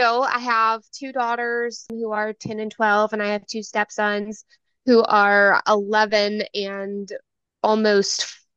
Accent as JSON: {"language": "English", "region": "Alabama", "country": "United States", "tie": "born or raised there", "lives_now": "Virginia, United States", "said": "I am born and raised in Alabama."}